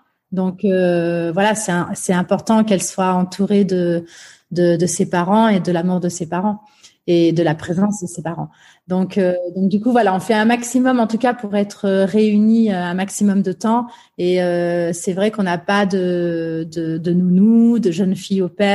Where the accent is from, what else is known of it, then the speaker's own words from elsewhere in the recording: Limoges, Nouvelle-Aquitaine, France; J'ai grandi à la campagne. Je suis née à Limoges. Et donc, alors j'ai grandi à Limoges, notamment après j'ai déménagé parce que j'ai un père militaire qui a beaucoup bougé, qui a été muté dans différents endroits. Donc, voilà, j'ai vécu à Limoges, à Tours.